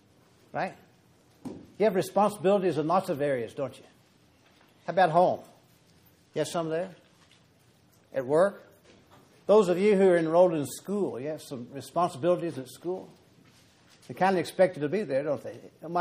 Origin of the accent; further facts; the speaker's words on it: Terre Haute, Indiana, United States; I come from Terre Haute, Indiana.